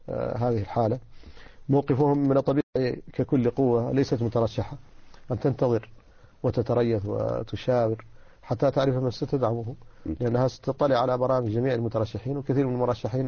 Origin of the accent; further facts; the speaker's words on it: Mauritania; ولذلك مثلا أنا مواطن موريتاني درست الشريعة